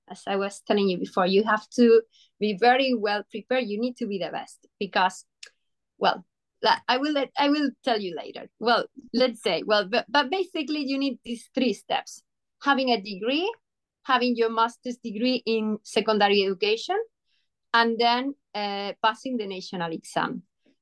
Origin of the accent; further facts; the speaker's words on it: Spain; English is a second language; I come from Spain and I've been an English teacher for 10 years.